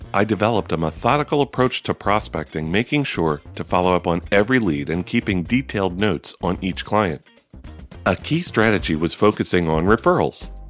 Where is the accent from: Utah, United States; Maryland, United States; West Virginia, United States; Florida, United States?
Utah, United States; from Utah.